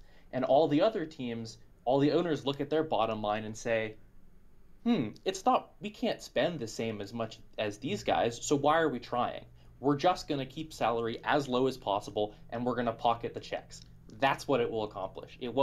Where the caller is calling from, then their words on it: Berkeley, California, United States; Berkeley, California.